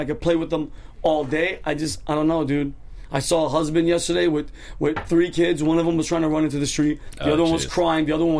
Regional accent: Yonkers, New York, United States; now in Los Angeles, United States; Yeah, from Yonkers.

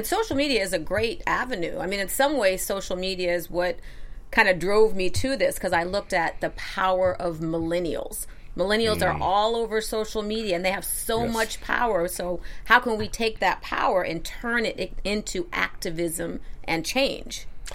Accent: Westport, Connecticut, United States; I'm like, no, I grew up in Westport, Connecticut, but I have compassion.

